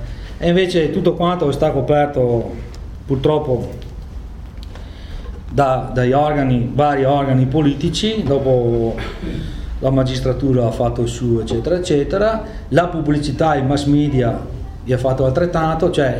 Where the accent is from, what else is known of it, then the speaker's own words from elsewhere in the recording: Veneto, Italy; E noi altri come veneti, che abbiamo 1100 anni di storia, che abbiamo partecipato a gran parte della storia europea